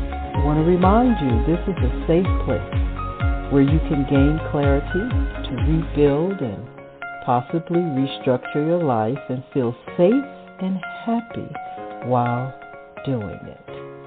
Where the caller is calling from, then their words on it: Accra, Greater Accra, Ghana; I am calling live from Accra, Ghana. Yeah, West Africa.